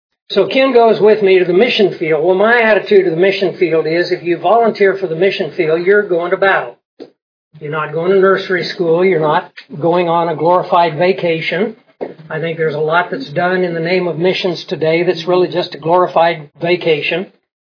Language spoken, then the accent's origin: English; Australia; I said, no, I'm from Australia.